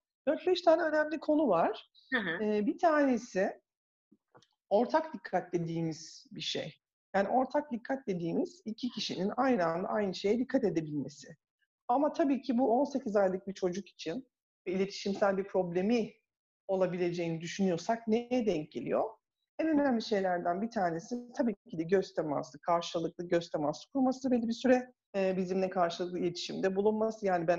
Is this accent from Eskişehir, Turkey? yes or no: no; İzmir, Turkey; born there; İzmir doğumluyum aslen. Hani burada doğdum, tekrar buraya geri döndüm gibi oldu.